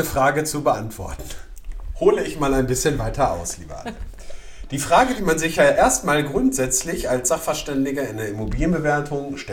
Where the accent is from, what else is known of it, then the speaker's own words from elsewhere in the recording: North Rhine-Westphalia, Germany; weil ich komme ja aus dem Ruhrgebiet.